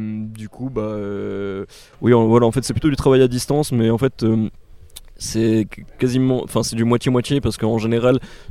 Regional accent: Montbéliard, Bourgogne-Franche-Comté, France; ce qu'on voulait faire ensemble chez moi à Montbéliard

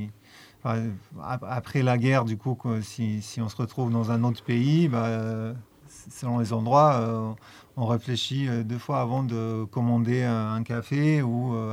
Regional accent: Vojvodina, Serbia; moi, je viens du Serbie du Nord. Du coup, dans ma famille, ma mère, je pense qu'ils sont arrivés, sa famille, la famille de mes grands-parents maternels, ils sont arrivés de Croatie

